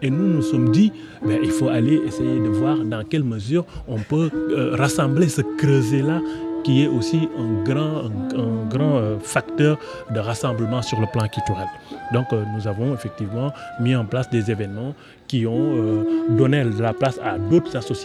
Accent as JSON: {"language": "French", "region": "Dakar", "country": "Senegal", "tie": "born or raised there", "lives_now": "France", "said": "moi je suis d'origine sénégalaise. Je suis né et grandi à Dakar, dans un quartier populaire qui s'appelle la Médina."}